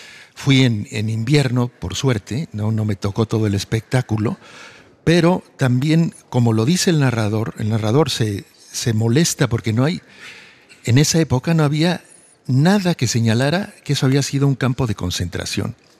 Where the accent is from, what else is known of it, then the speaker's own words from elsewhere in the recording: Mexico; also born or lived in Mexico City; mis hermanos y yo nacimos en México, pero vivíamos en un contexto tremendamente catalán, del que yo me di cuenta cuando salimos de ahí y fuimos a vivir a la Ciudad de México.